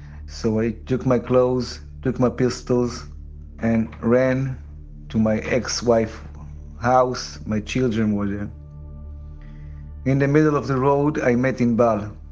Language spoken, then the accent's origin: English; Nir Am, Southern District, Israel; I'm from Kibbutz Niram.